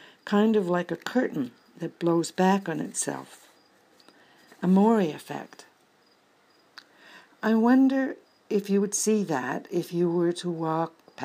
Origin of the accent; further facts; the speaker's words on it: Nova Scotia, Canada; I'm from Nova Scotia in Canada.